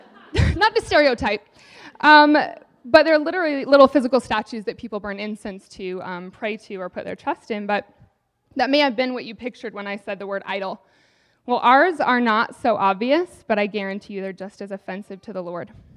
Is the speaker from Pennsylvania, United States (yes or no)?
no; Alaska, United States; When we were growing up in Alaska, we had a house that had a room on the back that was made of glass, like a solarium